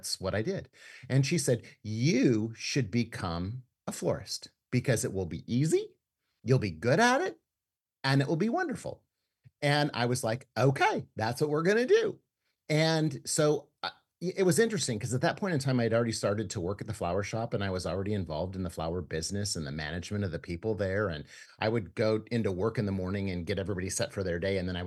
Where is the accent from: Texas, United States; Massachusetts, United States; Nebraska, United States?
Nebraska, United States; Fremont; In Fremont, Nebraska.